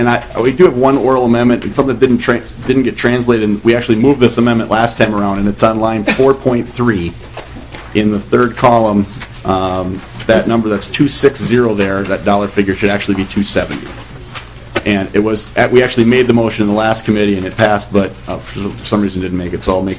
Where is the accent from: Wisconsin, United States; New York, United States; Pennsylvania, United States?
Wisconsin, United States; Glenwood City; My parents' farm is in Glenwood City, Wisconsin, which is about 50 miles east of St. Paul.